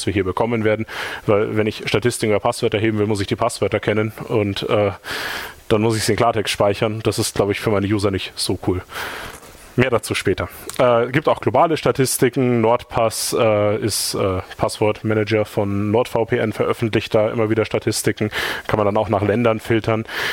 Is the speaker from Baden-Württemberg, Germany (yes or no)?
no; Regensburg, Bavaria, Germany; Und ich komme aus Regensburg.